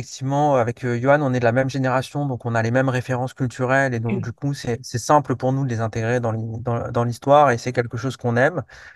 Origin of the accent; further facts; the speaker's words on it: Nice, Provence-Alpes-Côte d'Azur, France; Moi, je viens de Nice, j'y ai passé toute mon enfance, je connais bien la ville, j'ai vécu également ces attentats de juillet dans ma chair.